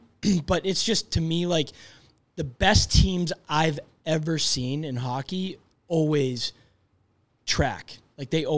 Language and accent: English; Boston, Massachusetts, United States; So I grew up in Boston. I'm a Patriots fan.